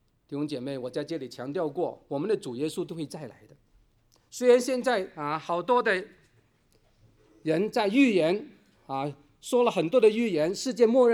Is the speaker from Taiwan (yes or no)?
no; China; 也不是我们中国人所相信的那种宿命论。